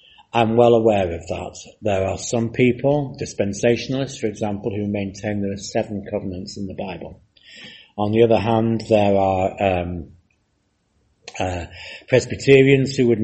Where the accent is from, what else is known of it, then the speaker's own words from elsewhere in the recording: Manchester, North West England, United Kingdom; I come from Manchester in England.